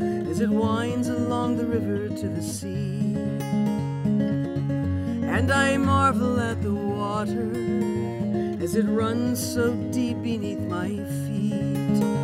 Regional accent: Marquette, Michigan, United States; I grew up in Marquette, Michigan.

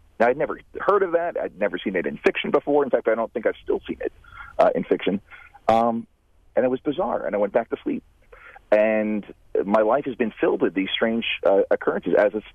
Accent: New Jersey, United States; My experience was I grew up in New Jersey, and when I was around 10 years old, in the fifth grade

